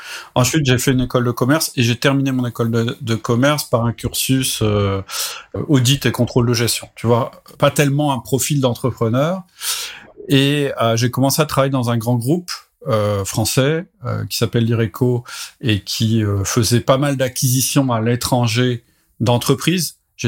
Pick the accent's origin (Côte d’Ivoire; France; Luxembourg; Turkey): France; Tu sais peut-être que je suis français et qu'en France, les chefs sont pas toujours bien perçus.